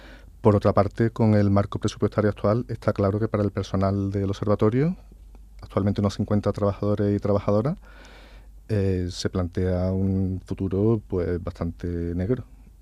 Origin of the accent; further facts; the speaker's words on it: Spain; Como españoles nos gustaría tener un gran mérito en esta operación, pero como otras veces pasa en nuestro país